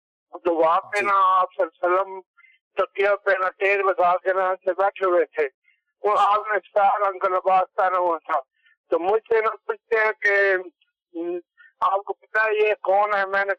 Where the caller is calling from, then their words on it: Kot Momin, Punjab, Pakistan; کوٹ مومن، ضلع سرگودا سے۔